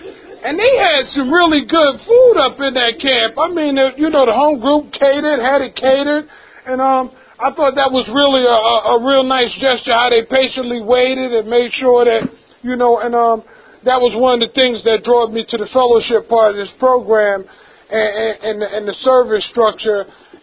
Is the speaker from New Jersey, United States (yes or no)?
yes; New Jersey, United States; now in Pennsylvania, United States; And I really didn't know much about Pennsylvania because I'm from New Jersey.